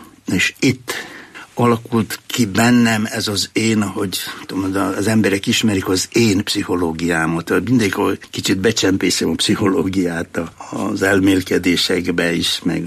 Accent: Croatia; also born or lived in Serbia; Én magyar vagyok. Jugoszláviába, most már mondják, Szerbiába születtem. Horvátországban nevelkedtem.

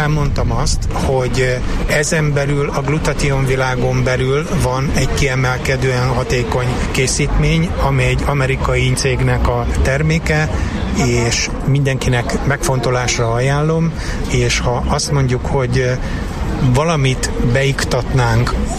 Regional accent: Szeged, Csongrád-Csanád, Hungary

